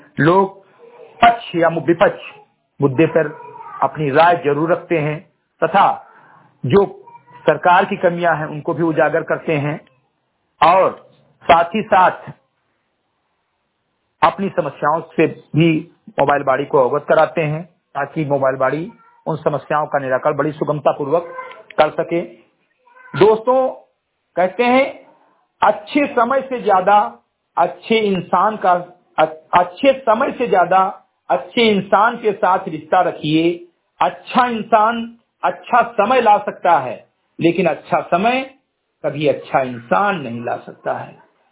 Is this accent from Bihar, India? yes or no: no; Bahraich, Uttar Pradesh, India; ग्राम सभा सिमरीगढ़ई, विकासखंड मेनपुरा, जनपद बहराइच का मूल निवासी हूं